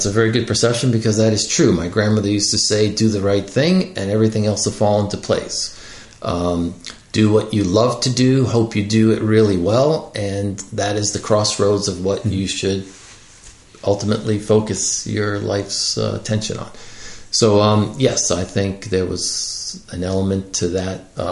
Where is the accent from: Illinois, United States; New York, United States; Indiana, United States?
New York, United States; Queens; I'm from Queens. Where are you from? Queens. Where did you go to school? PS 131. Where did you go? PS 131. It was really an amazing elementary school, one of the best in New York City at the time. And then I went to Jamaica High School.